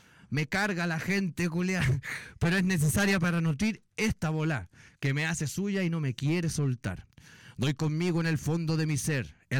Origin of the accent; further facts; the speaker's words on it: Quillota, Valparaíso, Chile; se gestó en las noches de locura desenfreno en mi tierra natal, Quillota